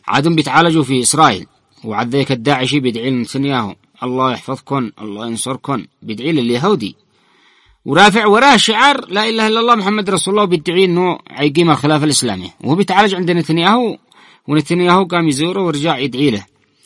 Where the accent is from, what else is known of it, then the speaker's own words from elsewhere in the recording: Taiz, Taiz Governorate, Yemen; عندنا في تعز القاعدة وداعش بيقاتلوا مع قوات التحالف